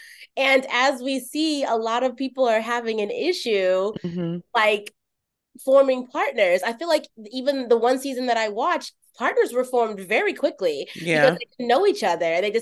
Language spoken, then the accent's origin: English; United States; I'm so American and I feel so embarrassed admitting this, especially like having lived in multiple countries